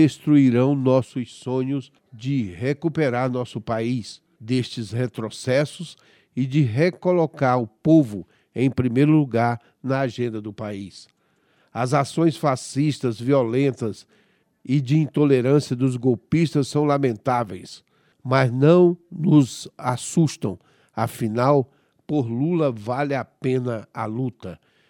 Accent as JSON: {"language": "Portuguese", "region": "Espírito Santo", "country": "Brazil", "said": "sou do Espírito Santo, estado com perfil político conservador"}